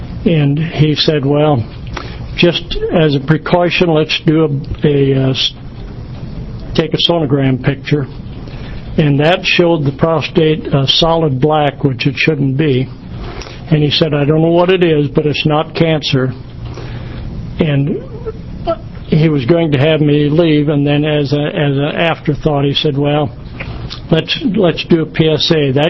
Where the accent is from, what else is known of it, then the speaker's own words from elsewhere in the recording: Pendleton, Oregon, United States; I'm from Pendleton, Oregon.